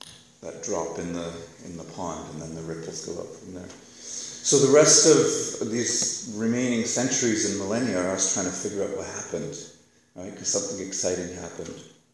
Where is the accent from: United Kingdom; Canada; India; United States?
India; because I grew up in India, I didn't have Marvel comic books or DC comic books